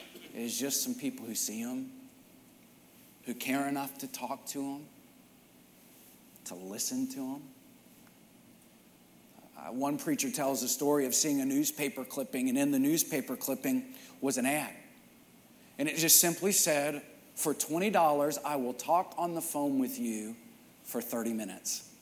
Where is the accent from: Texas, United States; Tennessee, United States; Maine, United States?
Texas, United States; Midland; I grew up in Midland, Odessa, and there were still a lot of people out there. I think in Midland, there's about 100,000 folks.